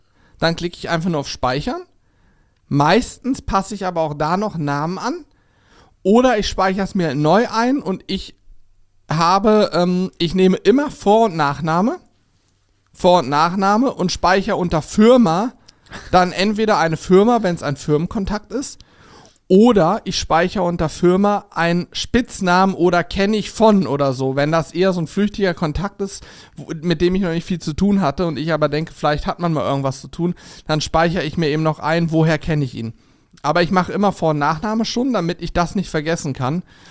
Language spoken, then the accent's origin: German; Steinwedel, Lower Saxony, Germany; Ich habe auch als Kind mal bei uns in Steinwedel, wo ich aufgewachsen bin, so ein kleines Kuhkaff